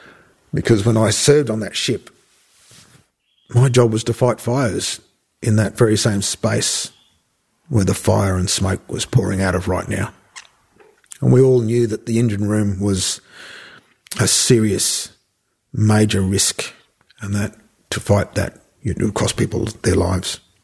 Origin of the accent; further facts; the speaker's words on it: Geraldton, Western Australia, Australia; now in Perth, Australia; But I grew up in Geraldton and I ended up in Boorloo as a result of leaving the Navy in the late 90s.